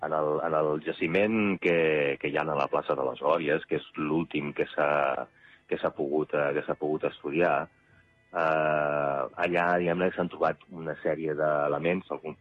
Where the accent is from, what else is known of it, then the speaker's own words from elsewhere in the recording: Barcelona, Catalonia, Spain; perquè sóc fill del Clot